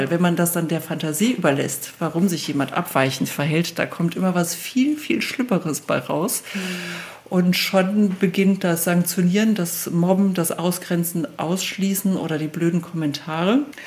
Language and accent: German; Cologne, North Rhine-Westphalia, Germany; ich komme aus Köln